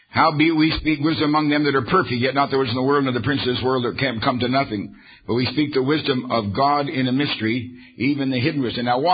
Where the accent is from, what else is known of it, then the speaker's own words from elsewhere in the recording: Canada; now in United States; Pardon me, I'm also an American citizen, no longer Canadian.